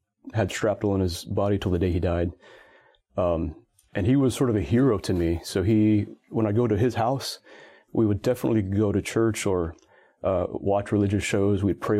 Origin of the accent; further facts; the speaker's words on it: Mississippi, United States; also born or lived in Washington State; So I grew up mostly in the Deep South. And I'm talking about South Mississippi, the best food in the world.